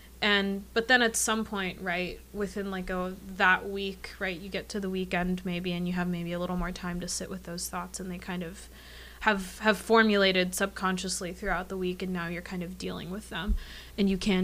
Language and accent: English; Brentwood, Tennessee, United States; So I grew up in Brentwood, went to high school there, and then Belmont was like a half hour drive, and so I just commuted all through undergrad.